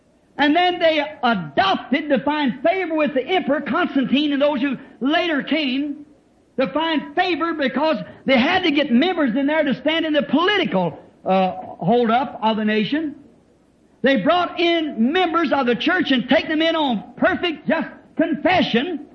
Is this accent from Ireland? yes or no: yes; Ireland; Now, I'm an Irishman.